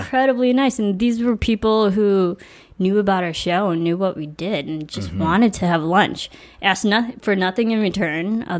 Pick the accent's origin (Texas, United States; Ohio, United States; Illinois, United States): Illinois, United States; I was just in the Midwest a couple of weeks ago because, you know, I'm from Illinois.